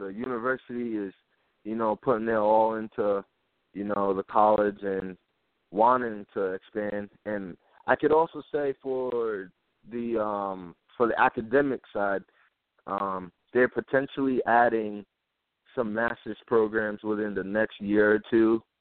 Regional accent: East Coast, United States; Just because I'm from the East Coast, and I want it, you know, to be somewhere where I didn't have to deal with snow and blizzards

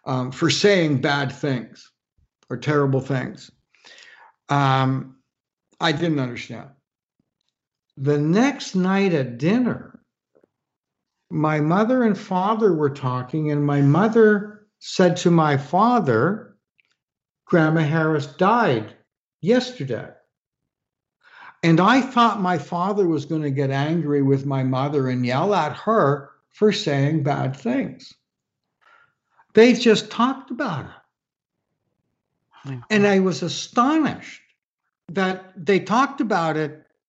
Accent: Toronto, Ontario, Canada; So I'm a Canadian boy, Torontonian

